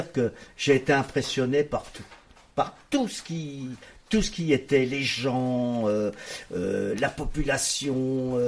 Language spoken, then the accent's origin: French; France; dès l'instant où je suis français, quand j'ai dit que j'étais français